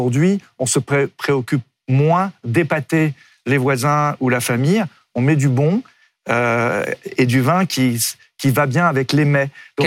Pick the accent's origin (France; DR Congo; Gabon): France; Brittany; Chez moi, à Landerneau ou à Concarneau, on a tendance à dire qu'à Paris, le poisson est au prix du homard